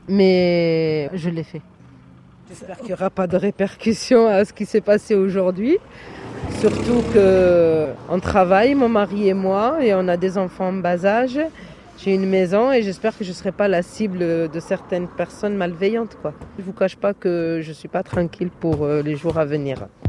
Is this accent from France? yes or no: no; Algeria; Je suis algérienne.